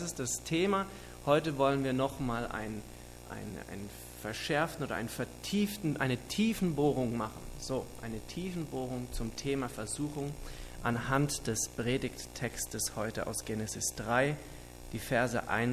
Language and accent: German; Schopfheim, Baden-Württemberg, Germany; Ich komme auch aus Schopfheim.